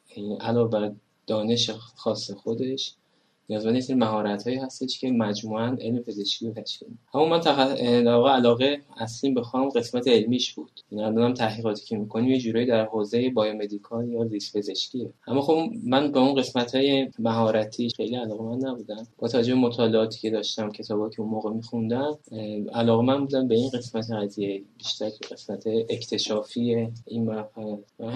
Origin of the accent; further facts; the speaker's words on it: Tehran, Tehran Province, Iran; من اهل تهرانم